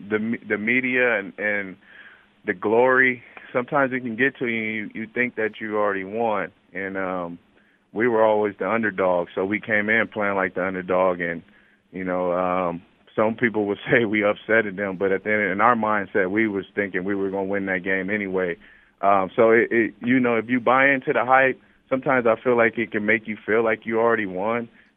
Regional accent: Pomona, California, United States; You know, growing up in Pomona, we didn't have that as a kid when I was growing up.

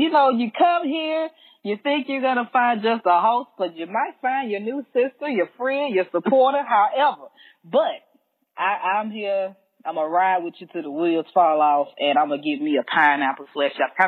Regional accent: the South, United States; accent: southern; because of my accent with my southern dialect, I just totally mm-hmm. leave that C out.

